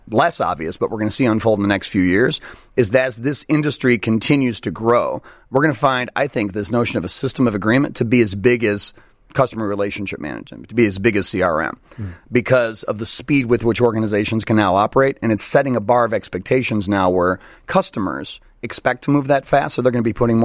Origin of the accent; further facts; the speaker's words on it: Chicago, Illinois, United States; because I'm born and raised in Chicago. I'm a Southsider. We live in Lincoln Park now, in and out in St. Charles, where we raised five kids.